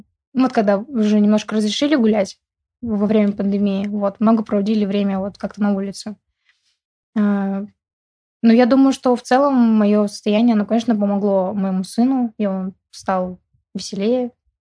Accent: Asbest, Sverdlovsk Oblast, Russia; Я родом из города Асбеста. Это Свердловская область.

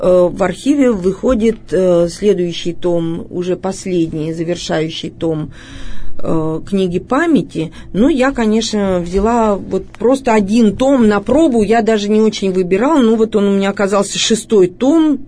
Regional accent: Ural, Russia; Ну что же, мы уральцы, народ крепкий.

